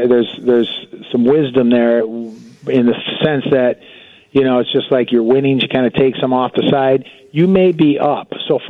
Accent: Michigan, United States; Well, you know, I'm originally from Michigan.

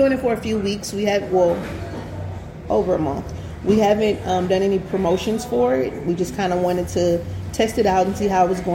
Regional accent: St. Louis, Missouri, United States; I am from St. Louis. My family originates from the South. My mom and grandma come from a small town called Humboldt, Tennessee.

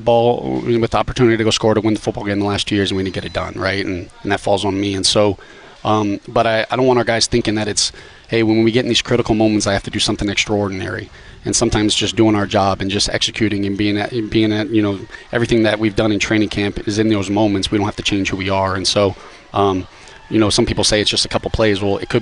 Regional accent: Florida, United States; Yeah, I'm from South Florida. Yeah, like, yeah. Look, my high school graduation was in the arena that they kind of play in.

